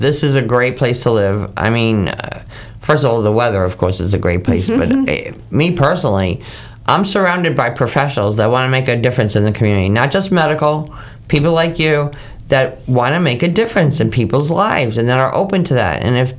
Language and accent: English; New York, United States; Sometimes it could be because I'm from New York.